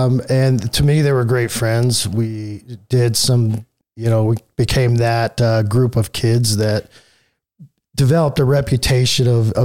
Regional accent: Roy, United States; So I grew up in Roy, still there, haven't left. I said never left Mayberry, if you know that reference.

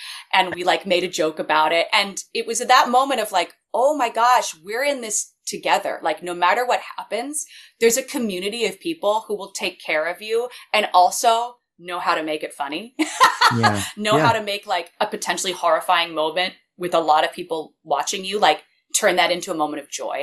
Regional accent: Costa Mesa, California, United States; I grew up in Costa Mesa, California, where South Coast Repertory is.

